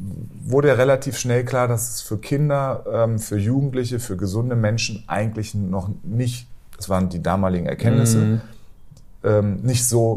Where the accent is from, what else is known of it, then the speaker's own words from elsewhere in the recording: Hanover, Lower Saxony, Germany; Als Hannoveraner